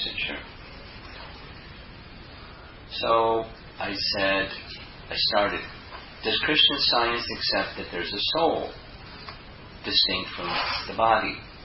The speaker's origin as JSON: {"language": "English", "country": "United States", "tie": "born or raised there", "said": "I remember, just a little sharing, young boy growing up in America, hearing about heaven"}